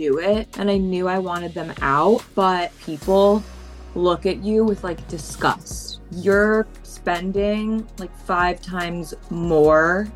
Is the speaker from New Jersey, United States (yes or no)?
yes; New Jersey, United States; moved away as an adult; So I was born and raised in New Jersey, grew up there, stayed there for the first 18 years of my life.